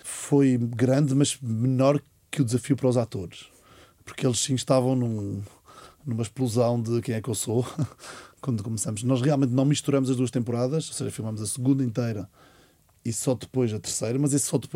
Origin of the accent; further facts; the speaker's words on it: Azores, Portugal; Nos Açores, e eu fui educado assim, havia a ideia da esperança do outro lado do oceano